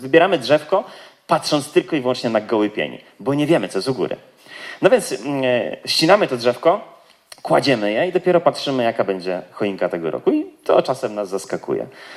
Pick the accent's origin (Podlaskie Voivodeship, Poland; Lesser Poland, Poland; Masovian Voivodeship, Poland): Lesser Poland, Poland; Kraków; mieszkamy na wsi, chociaż pochodzę z Krakowa, od wielu, wielu lat marzyliśmy o tym, żeby przeprowadzić się na wieś i to marzenie udało nam się